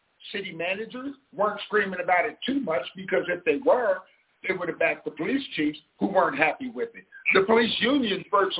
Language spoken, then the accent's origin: English; Harrisburg, Pennsylvania, United States; I recently posted an article that Harrisburg, Pennsylvania, where my hometown